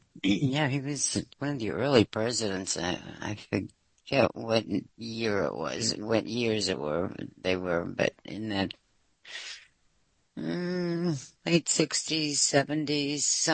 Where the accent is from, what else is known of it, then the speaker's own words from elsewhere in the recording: Boston, Massachusetts, United States; I'm from Boston, and you don't sound like you're close to us.